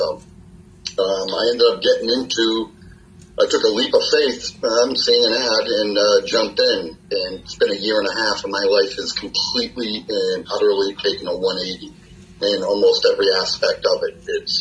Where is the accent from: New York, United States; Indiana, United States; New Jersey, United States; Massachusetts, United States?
Massachusetts, United States; Boston; basic blue-collar worker, born and raised in Boston, and spent decades in the restaurant industry.